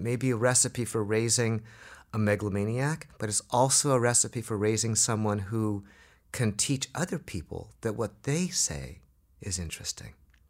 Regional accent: Hawaii, United States; also born or lived in Oregon; Well, actually, I was born in Oregon, but much of it was in Hawaii.

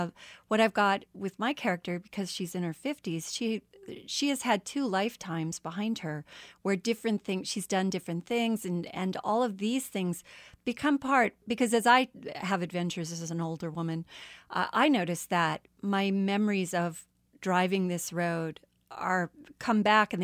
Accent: Iowa, United States; now in Kansas, United States; I grew up in Iowa, which is really flat. I mean, we think Kansas is flat, but out here on the east side, we're not.

